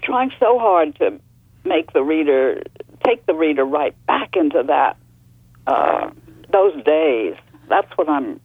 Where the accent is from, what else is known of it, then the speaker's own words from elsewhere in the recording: New Haven, Connecticut, United States; also born or lived in Boston, United States; I was born in Boston. My father was a Congregational minister. We had a church there. And then when I was 9, he was appointed to be chaplain at Yale University in New Haven.